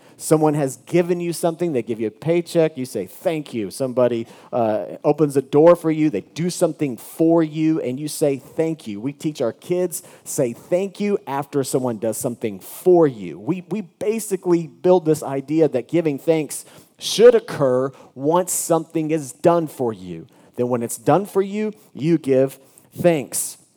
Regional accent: Dallas, Texas, United States; But I'm originally from Dallas, Texas

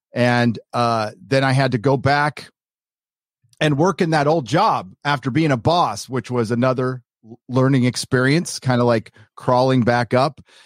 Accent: San Diego, California, United States; Born and raised in San Diego, my dad was in the Navy.

